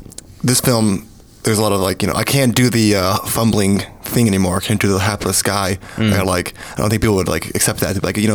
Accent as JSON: {"language": "English", "region": "Kentucky", "country": "United States", "said": "Which is in Kentucky and I'm from Kentucky."}